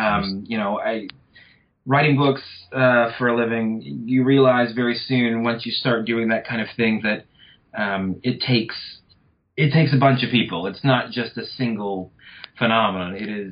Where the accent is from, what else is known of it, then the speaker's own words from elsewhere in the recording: Louisiana, United States; Well, I come from North Louisiana.